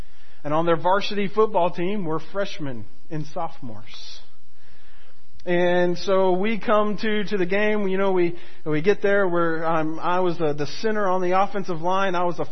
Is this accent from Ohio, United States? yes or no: no; Florida, United States; growing up in Florida, you know, our high school there was a perennial football power